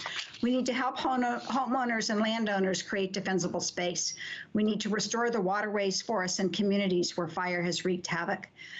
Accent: Ashland, Oregon, United States; My hometown, Ashland, is 9th.

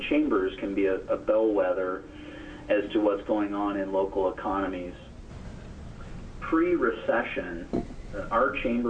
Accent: Grants Pass, Oregon, United States; I grew up in Grants Pass. My parents owned the farmer's market store

